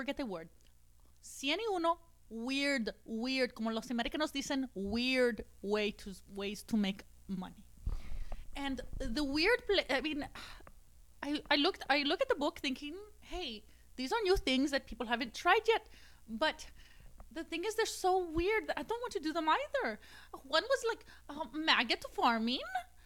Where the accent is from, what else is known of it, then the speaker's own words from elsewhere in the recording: Brazil; All my time growing up in Brazil, I had never heard of such a thing as a book club.